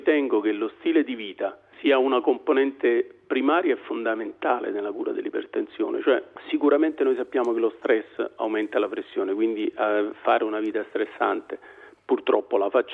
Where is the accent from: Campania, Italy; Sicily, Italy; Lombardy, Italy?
Campania, Italy; Naples; io poi sono napoletano, se mi attraversa il gatto nero mi fermo di corsa e mi spavento